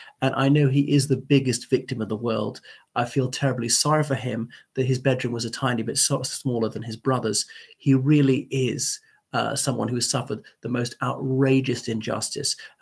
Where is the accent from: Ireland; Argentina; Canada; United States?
Ireland; from Ireland.